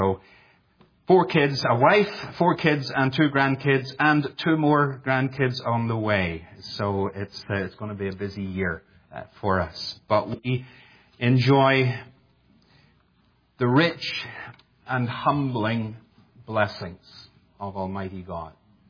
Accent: Northern Ireland, United Kingdom; moved away as an adult; now in United States; The accent is a giveaway, although it is changing. I've lived here for the past 2.5 years in the States, but I originally come from Northern Ireland.

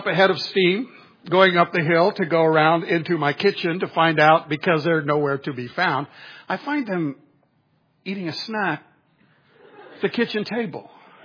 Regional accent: Winona Lake, Indiana, United States; And where we grew up in Winona Lake, there were 50 trees on our property.

